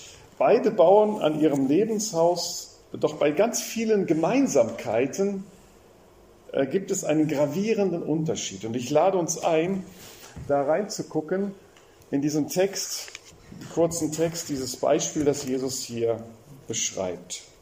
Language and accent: German; Rhineland-Palatinate, Germany; Damals vor der Ahrtal-Katastrophe, von der Flut. Ich komme ja quasi aus der Gegend